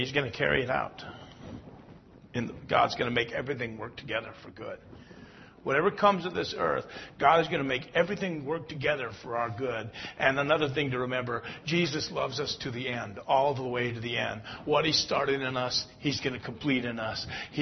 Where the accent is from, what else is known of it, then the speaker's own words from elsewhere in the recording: Cedar Rapids, Iowa, United States; I'm a pastor from Cedar Rapids, Iowa.